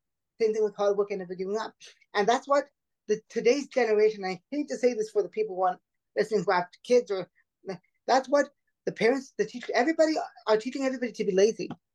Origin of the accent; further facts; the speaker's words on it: Oakville, Ontario, Canada; He he comes from Oakville, Ontario, Canada, which is my hometown.